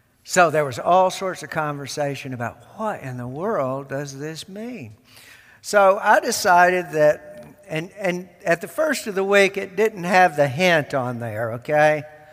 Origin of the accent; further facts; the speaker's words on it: the South, United States; accent: southern; this new phone needs to be trained to my southern accent